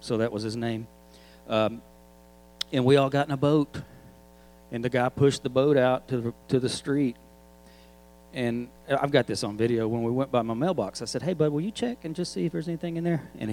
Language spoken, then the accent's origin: English; Arkansas, United States; And I'm from Arkansas. We don't have hurricanes. We have tornadoes.